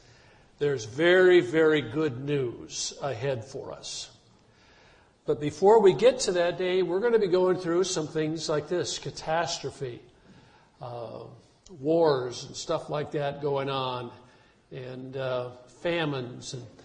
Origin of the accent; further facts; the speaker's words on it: Midwest, United States; now in Montana, United States; When we moved out here to Montana, one of the things that I look forward to, being a Midwesterner, was to hunt in the mountains.